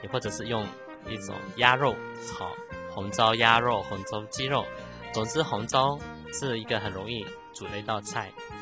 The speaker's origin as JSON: {"language": "Chinese", "town": "Fuzhou", "region": "Fujian", "country": "China", "tie": "born or raised there", "said": "就是想起我的童年和我的故乡"}